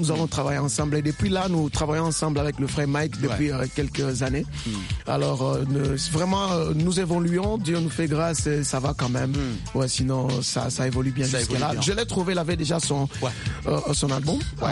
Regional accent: DR Congo; comme je suis congolais, donc le rumba déjà est

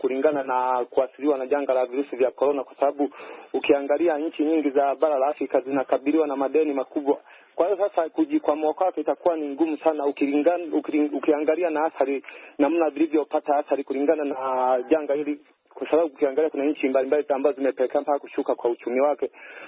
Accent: Tanzania; kijana mpole Tanzania, natokea maeneo ya Kagongo Manispaa kama nchini Tanzania.

